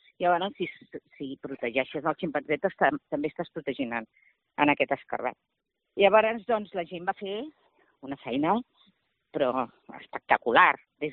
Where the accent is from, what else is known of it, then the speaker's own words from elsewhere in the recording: Catalonia, Spain; primer que nosaltres som catalans, aquesta és la diferència principal